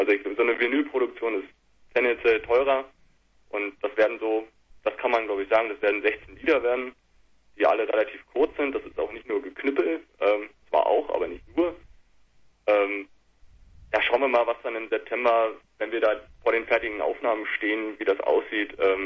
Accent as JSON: {"language": "German", "town": "Quedlinburg", "region": "Saxony-Anhalt", "country": "Germany", "said": "ich komme halt auch aus der Ecke ursprünglich. Also Simon und ich kommen beide aus der Nähe Quedlinburg."}